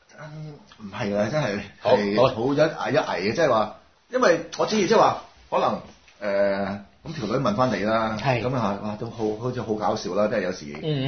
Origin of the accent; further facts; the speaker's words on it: Hong Kong; 但係咧，就係、是、我哋香港人咧覺得好笑啫。